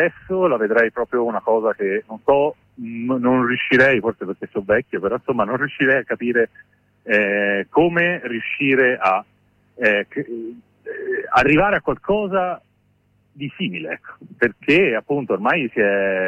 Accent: Florence, Tuscany, Italy; almeno io sono di Firenze, nella mia città, un pacco di compagni

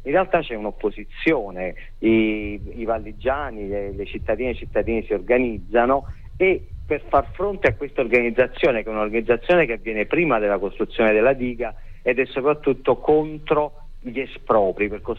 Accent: Naples, Campania, Italy; io poi l'accento probabilmente mi tradisce, non sono esattamente di Verona, ma sono napoletano

